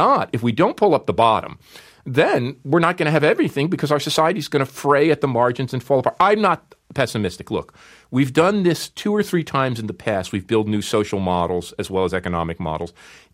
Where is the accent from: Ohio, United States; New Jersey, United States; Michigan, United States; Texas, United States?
New Jersey, United States; also born or lived in Newark; I was born to a factory worker. I was born in Newark, New Jersey, grew up in New Jersey, could go to Rutgers University